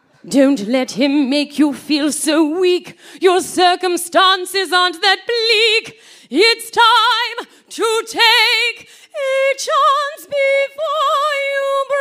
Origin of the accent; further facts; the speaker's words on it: England, United Kingdom; I'm British. I am British.